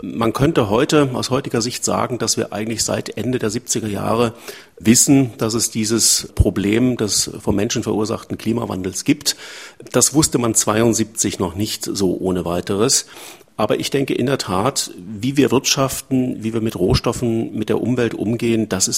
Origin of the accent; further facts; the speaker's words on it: Freiburg, Baden-Württemberg, Germany; Ich stamme ja aus Freiburg.